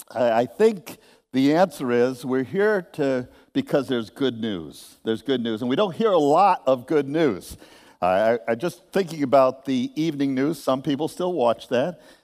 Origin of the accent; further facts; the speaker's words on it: Hartford, Connecticut, United States; growing up in the Hartford area, I played with a group of trumpet players